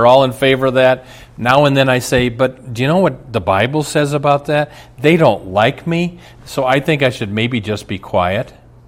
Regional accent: Nebraska, United States; And when I was a little boy, I grew up in Nebraska. There aren't many lakes in Nebraska.

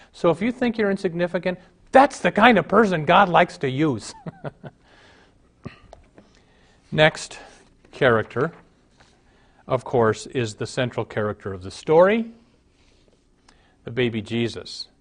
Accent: Omaha, Nebraska, United States; I was raised in Omaha, and my brother and I, he's younger, a year and a half younger than I am

